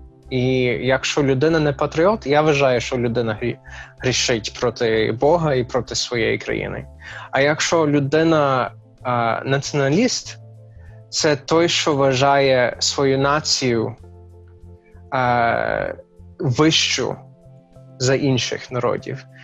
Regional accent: Texas, United States; Ukrainian is a second language; Як ти сказав, я американець, американці набагато більш як політично активні, ніж, ну, ніж те, що я тут бачив, як пострадянський контекст. Та? Ще є техасець, що ми патріоти із патріотів

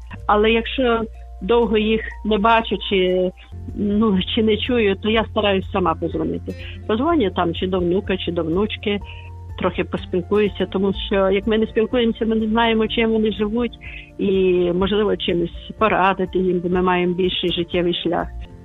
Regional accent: Bukovina, Ukraine; я з Буковини, і там дуже гарне село.

